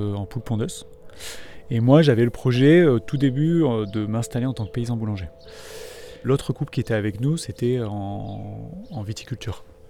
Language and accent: French; Nouvelle-Aquitaine, France; also born or lived in Trappes; Mes parents ont décidé de partir à la campagne. Dans le Périgord où il y avait ma grand-mère paternelle.